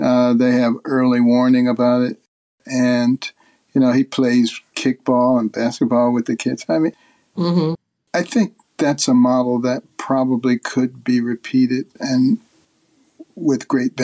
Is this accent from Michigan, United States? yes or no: yes; Detroit, Michigan, United States; also born or lived in Boston; growing up in Detroit and in Boston and in some pretty rough environments, I never had any problems with police.